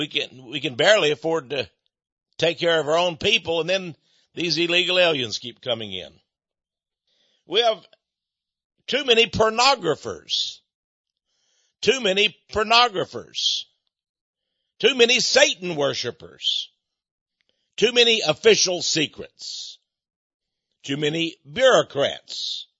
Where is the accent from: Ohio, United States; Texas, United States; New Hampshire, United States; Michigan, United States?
Texas, United States; I was born and raised in East Texas, right where all the oil wells are and all the chemical refineries are.